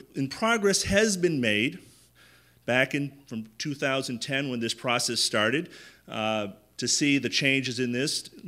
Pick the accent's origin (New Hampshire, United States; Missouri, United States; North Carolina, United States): New Hampshire, United States; I remain concerned about the impact of this project in Coos County, especially my hometown, a place my family has lived for three generations